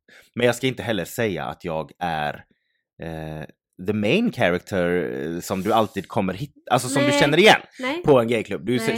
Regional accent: Mölndal, Västra Götaland County, Sweden; Eller vi bor i Göteborg. Född och uppvuxna. Eller, det är vi ju inte. Vi är från Mölndal.

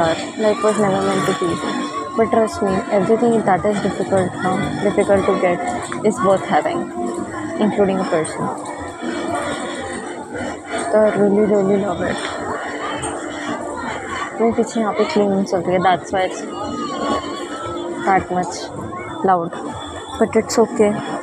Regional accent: Haryana, India; मैं ओरिजिनली हरियाणा से हूँ, एक बहुत कंजर्वेटिव नहीं but kind of mixed type, बहुत लिबरल भी नहीं है, बहुत कंजर्वेटिव भी नहीं है मेरी फैमिली. तो kind of mixed type family से बिलोंग करती हूँ मैं.

